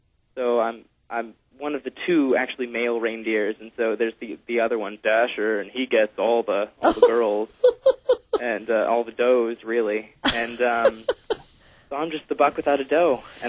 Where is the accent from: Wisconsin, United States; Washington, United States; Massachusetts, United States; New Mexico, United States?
Washington, United States; Coupeville; born there; I was born in Coopville, and I live on Honeymoon Bay Road right now.